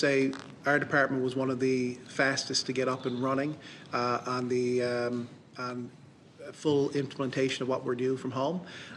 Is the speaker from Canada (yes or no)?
yes; Newfoundland and Labrador, Canada; I'm from the Avalon portion of the province